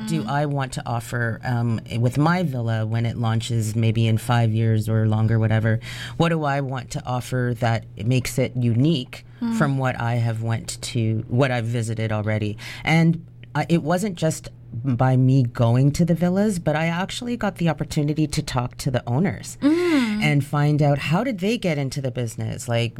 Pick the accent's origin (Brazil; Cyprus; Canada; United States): Canada; Toronto, Ontario; being raised in Toronto is the next best thing because the community that I was raised in had a very large Jamaican population as it is.